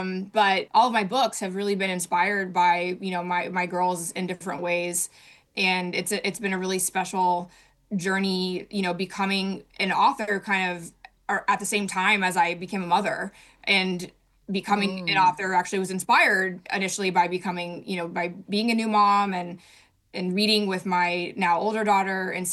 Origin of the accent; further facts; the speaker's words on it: Oakland, California, United States; it's such a special place for me and formative place for me in terms of being born and raised in Oakland and being very proud of that.